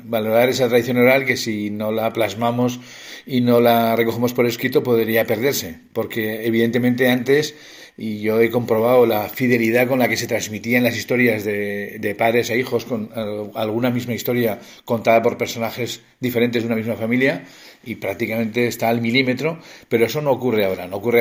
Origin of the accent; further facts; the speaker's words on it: Aragon, Spain; accent: Somontano Aragonese; first language Aragonese; las historietas están redactadas en mi lengua materna, que es el aragonés del somontano. Es un aragonés bastante castellanizado en nuestro caso, pero es la variedad del somontanés.